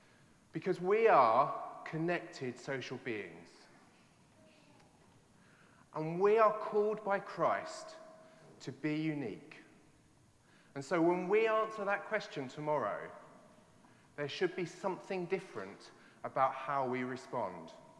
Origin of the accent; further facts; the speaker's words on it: East of England, United Kingdom; growing up in Essex, where as a boy, as a teenage boy, you'd be lucky to get